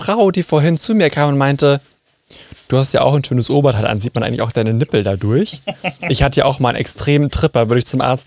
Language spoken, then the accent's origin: German; Hesse, Germany; es gab ja früher bei uns in Hessen, gab es den Radio, also gab es immer noch FFH, den Radiosender.